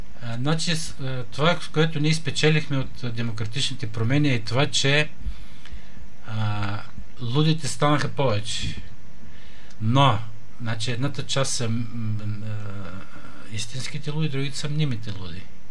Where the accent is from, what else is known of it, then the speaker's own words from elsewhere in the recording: Shumen Province, Bulgaria; аз съм от Шуменския край и съм там почетен гражданин на Шумен